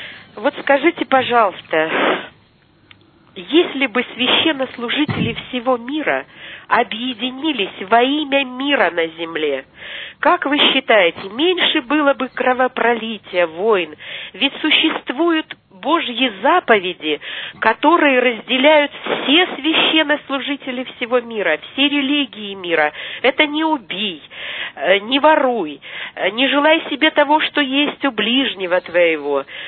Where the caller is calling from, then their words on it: Krasnodar, Krasnodar Krai, Russia; also born or lived in Munich, Germany; Я звоню вам из Краснодара. Я 3 года работала в Германии, жила в городе Мюнхене